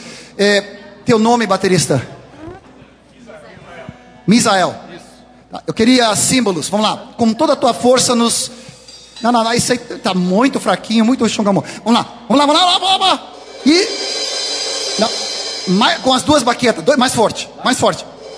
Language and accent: Portuguese; Sweden; Portuguese is a second language; primeiro lugar, porque eu sou sueco, eu não sei dançar.